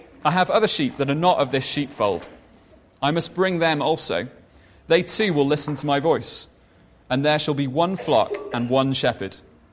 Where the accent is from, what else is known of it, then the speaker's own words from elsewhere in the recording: Wales, United Kingdom; And being Welsh, I do have sheep stories.